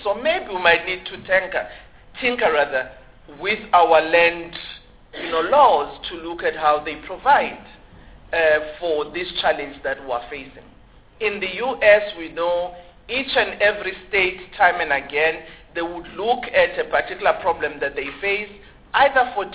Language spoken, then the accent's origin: English; South Africa; maybe as South African we should also not fear this issue about land restructuring